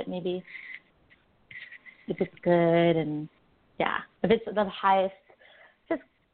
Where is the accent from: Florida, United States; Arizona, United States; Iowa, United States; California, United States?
California, United States; I'm from California.